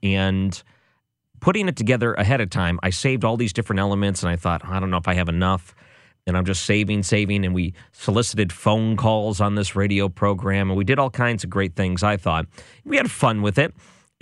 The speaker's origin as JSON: {"language": "English", "town": "Detroit", "region": "Michigan", "country": "United States", "tie": "born or raised there", "said": "one of my own personal traditions growing up in Detroit, was waking up when my parents were already up."}